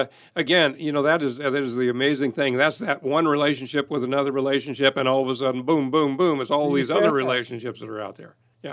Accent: Effingham, Illinois, United States; your town? I said, Effingham.

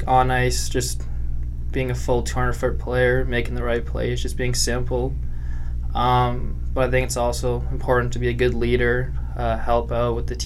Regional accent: Renfrew, Ontario, Canada; I grew up in Renfrew. I've played hockey ever since I can remember. I went to school in Renfrew too

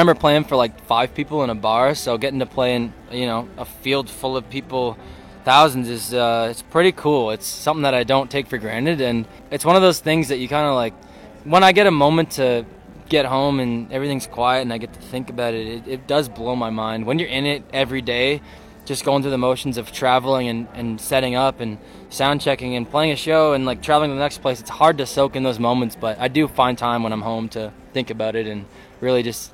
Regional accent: Lucknow, Ontario, Canada; I got a show in basically my hometown next Friday, which is gonna be awesome. Lucknow Music in the Field, it's like in my backyard.

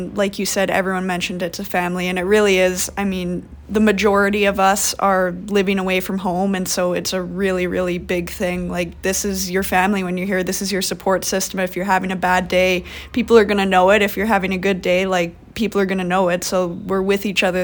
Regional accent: St. Albert, Alberta, Canada; growing up in St. Albert, my dad would build an outdoor rink in our backyard

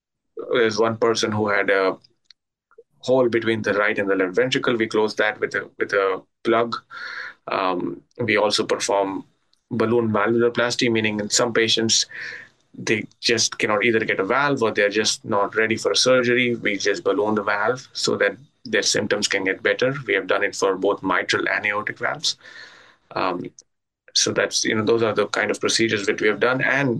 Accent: India; moved away as an adult; now in United States; I grew up in India. I did my medical school there, and I came to the United States in 2010.

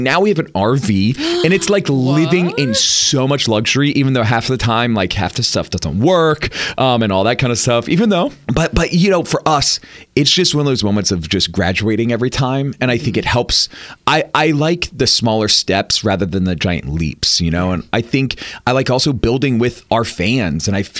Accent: Atlanta, Georgia, United States; because I'm from Atlanta, but I kind of live up here in Nashville a little bit sometimes, back and forth, whatever.

